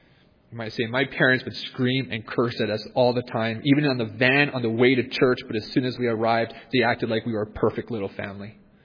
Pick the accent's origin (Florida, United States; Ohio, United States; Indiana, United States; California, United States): Ohio, United States; born there; the only reason why I believe this is because I was born into a Christian family in Ohio.